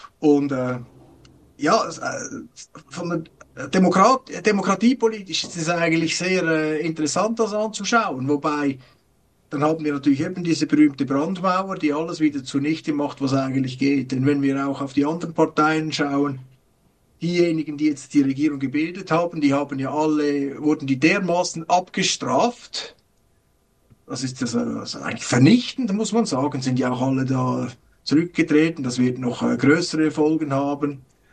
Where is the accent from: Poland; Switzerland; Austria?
Switzerland; Ich meine, als Schweizer, ich hätte es nicht gerne, wenn mir da immer da jemand sagt, was wir zu tun haben.